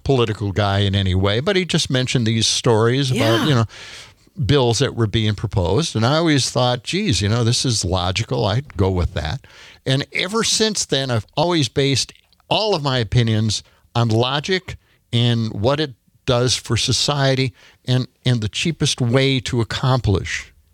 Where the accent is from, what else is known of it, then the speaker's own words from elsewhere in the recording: Milwaukee, Wisconsin, United States; Yeah, I'm from Milwaukee.